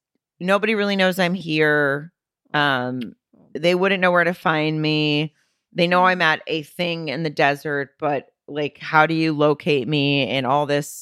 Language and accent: English; Arkansas, United States; And I'm like, I'm from Arkansas. This is my first exposure to like any kind of outdoor rave type party. Most I had done is like drink beer by a creek.